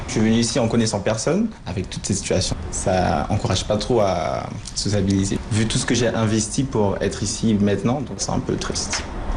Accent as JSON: {"language": "French", "country": "French Guiana", "said": "je viens de Guyane."}